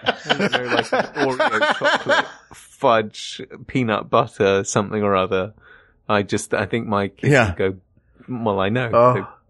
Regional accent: Northeast, United States; Yep, bagels where I grew up in the Northeast.

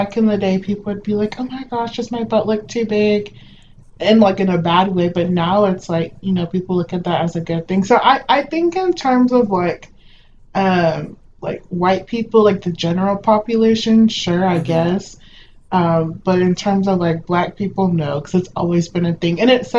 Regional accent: Nigeria; I'm Nigerian, to be specific.

